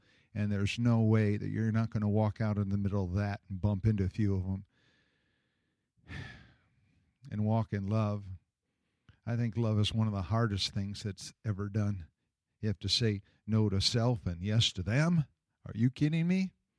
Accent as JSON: {"language": "English", "region": "the South", "country": "United States", "said": "We're from the South. We do a dog dip every Saturday."}